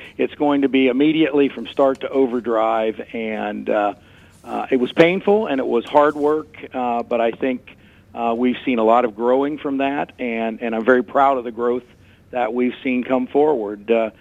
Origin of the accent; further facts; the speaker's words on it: Ohio, United States; I grew up in South Central Ohio, and my family's still there.